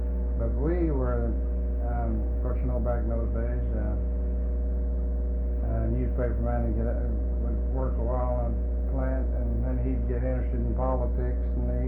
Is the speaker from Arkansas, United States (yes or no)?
yes; Green Forest, Arkansas, United States; born there; I was born in Green Forest.